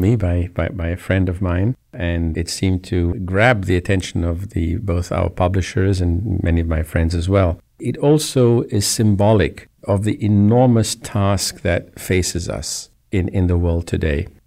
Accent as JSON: {"language": "English", "region": "England", "country": "United Kingdom", "tie": "born or raised there", "said": "The old proverb, which I grew up with in England"}